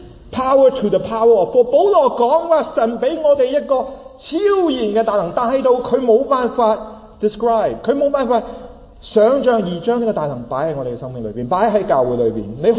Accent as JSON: {"language": "Chinese", "country": "China", "said": "我们中国人有一句说话，说纸包不住火，是吗？"}